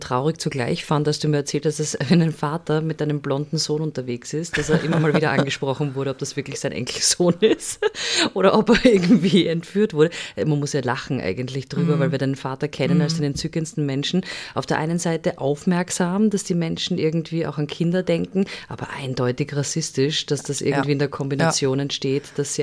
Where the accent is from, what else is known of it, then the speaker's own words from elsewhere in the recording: Vienna, Austria; wir sind ja doch in Wien aufgewachsen